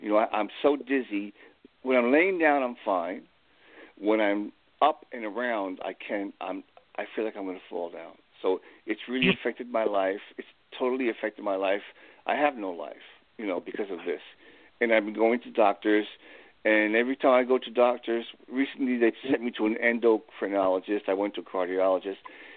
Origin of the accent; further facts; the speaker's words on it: Long Island, New York, United States; I'm from Long Island, New York.